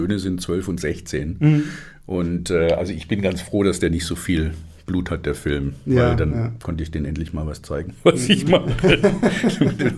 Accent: Stuttgart, Baden-Württemberg, Germany; ich bin in Stuttgart groß geworden

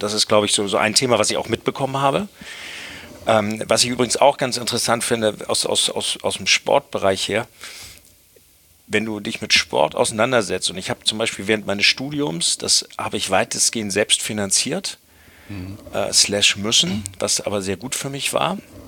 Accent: Hamburg, Germany; Ich bin in Hamburg aufgewachsen

